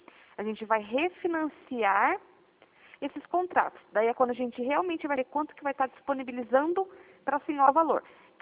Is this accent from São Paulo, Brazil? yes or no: yes; Piracicaba, São Paulo, Brazil; também sou aqui de Piracicaba.